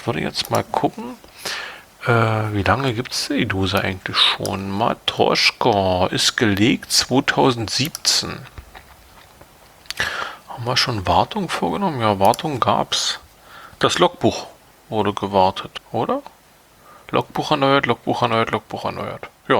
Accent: East Germany, Germany; gerade als Ostdeutscher mit irgendwie so Sowjet-Vergangenheit, DDR-Vergangenheit

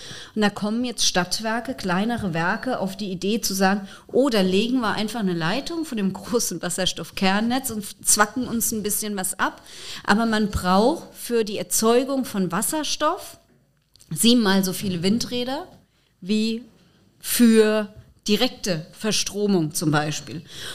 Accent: Mainz, Rhineland-Palatinate, Germany; In meiner Heimatstadt Mainz hatten wir schon 2013 angefangen, als ich Umweltdezernentin war.

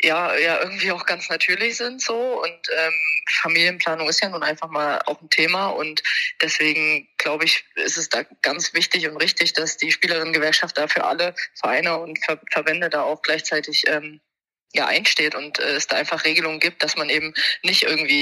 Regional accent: Thuringia, Germany; also born or lived in Halle; now in Bremen, Germany; ich komme gebürtig ja nicht aus Bremen, sondern aus Thüringen, aus der Nähe von Jena und meine Familie Halle. Und meine, genau, in Halle bin ich geboren, habe da aber nie gelebt, habe immer in der Nähe von Jena gelebt

